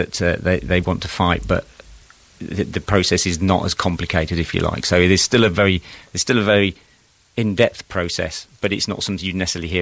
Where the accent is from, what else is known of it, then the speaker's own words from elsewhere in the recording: Nottingham, East Midlands, United Kingdom; also born or lived in Leeds; now in Isle of Wight, United Kingdom; Leeds we moved down from. I'm not originally from Leeds, originally from the East Midlands, Nottingham side.